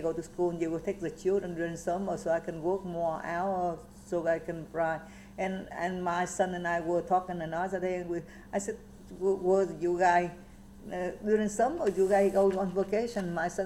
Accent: Vietnam; English is a second language; sometimes when I come home from Saigon, go to school from Saigon, sometimes if I fly then I don't see it. That sometimes if I take a bus, then I can see on. See, my country very beautiful.

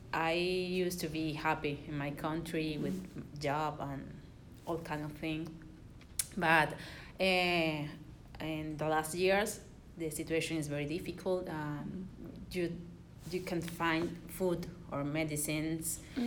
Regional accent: Caracas, Capital District, Venezuela; English is a second language; Well, I grew up in Venezuela, in Caracas.

